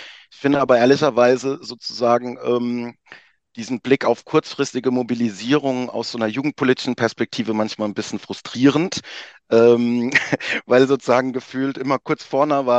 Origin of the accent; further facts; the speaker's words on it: Rhineland-Palatinate, Germany; Also dann, wenn ich in Rheinland-Pfalz, wo ich herkomme, was bestelle im Internet